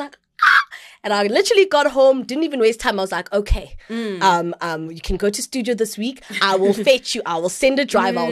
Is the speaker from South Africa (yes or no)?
yes; Gqeberha, Eastern Cape, South Africa; We grew up in Gqeberha